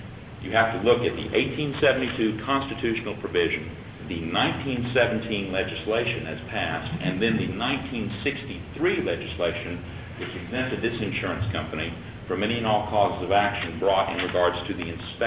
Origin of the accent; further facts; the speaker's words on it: Beaumont, Texas, United States; As the Sergeant Arms said … I'm from Beaumont, Texas.